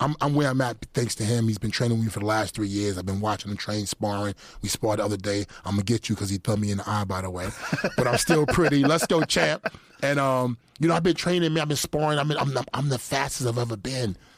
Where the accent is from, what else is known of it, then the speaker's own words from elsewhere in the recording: Brooklyn, New York, United States; I grew up in St. Mary's in Brooklyn, St. John's in Brooklyn, Kings County in Brooklyn. I grew up in the hospital.